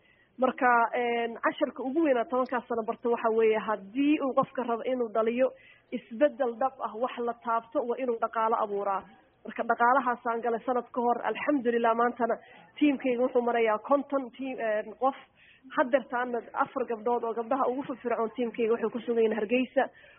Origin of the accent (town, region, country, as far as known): Canada; born or raised there